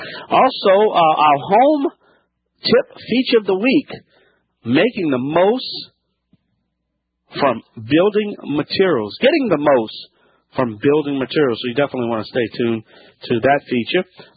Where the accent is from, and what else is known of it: Louisiana, United States